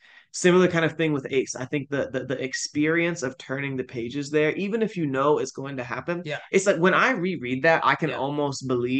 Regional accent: Springfield, Illinois, United States; especially growing up in Springfield, Illinois, which is between Springfield, which is between St. Louis and Chicago.

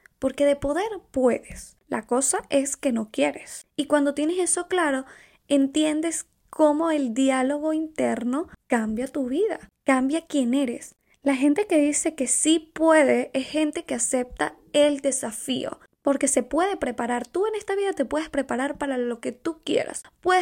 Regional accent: Venezuela; moved away; cuando yo necesité salir del país que no tenía, de mi país Venezuela, para los que no saben soy de Venezuela, salí en el 2018

